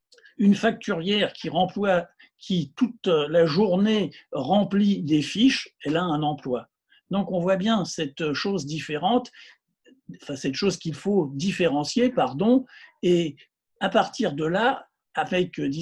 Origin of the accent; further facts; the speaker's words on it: Paris, Île-de-France, France; je suis un Parisien du 20e arrondissement et de Ménilmontant, du quartier de noblesse. J'ai confiné à Paris. Je suis resté à Paris, je n'ai pas bougé de Paris.